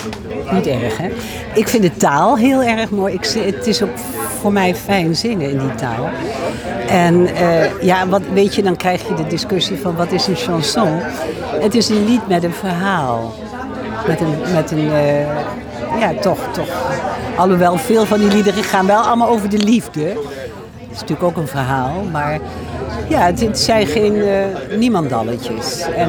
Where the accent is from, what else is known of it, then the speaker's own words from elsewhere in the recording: Sittard, Limburg, Netherlands; Frans, dat heb ik vroeger in Limburg geleerd. Ik kom uit Sittard, Limburg. En ik ben van voor de Mammoetwet.